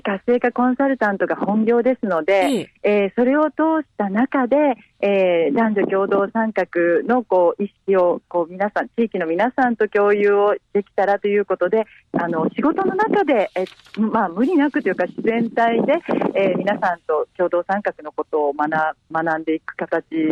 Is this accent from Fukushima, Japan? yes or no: no; Shimabara, Nagasaki, Japan; 私が生まれも育ちも島原なので、島原を拠点にということで